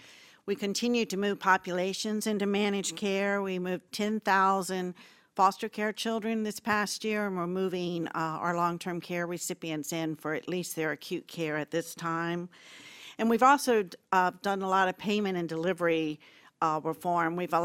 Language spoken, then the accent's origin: English; Virginia, United States; from Virginia.